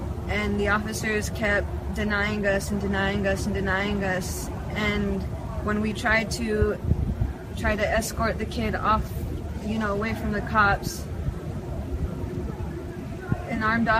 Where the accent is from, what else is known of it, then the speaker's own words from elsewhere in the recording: Dulce, New Mexico, United States; I'm from the Hickory Apache Nation in Dulce, New Mexico.